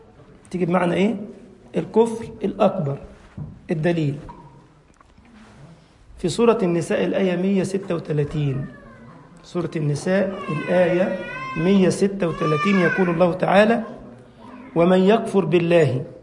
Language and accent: Arabic; Egypt; يعني اذكر حتى اليوم عندنا في مصر في بلدة بالقرب من العياط عندنا في اتجاه صعيد مصر كده